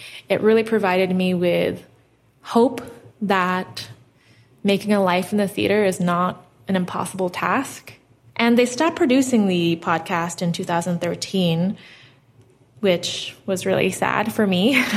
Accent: New York City, New York, United States; So I grew up in New York City, and I went to NYU for undergrad.

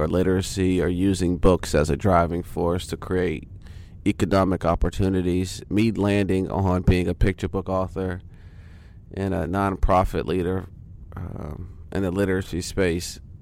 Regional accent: Valdosta, Georgia, United States; I grew up in Valdosta, Georgia.

